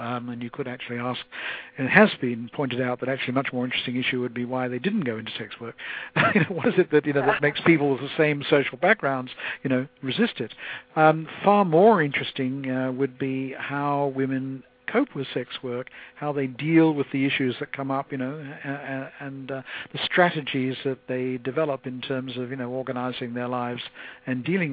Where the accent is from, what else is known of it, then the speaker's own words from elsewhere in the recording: New Zealand; I may be biased because I am a New Zealander